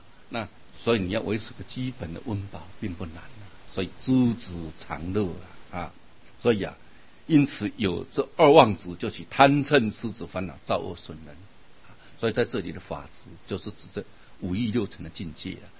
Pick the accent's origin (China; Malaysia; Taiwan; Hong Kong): Malaysia; 它是我们马来西亚人的中文啊，看来文法好像有点不一样啊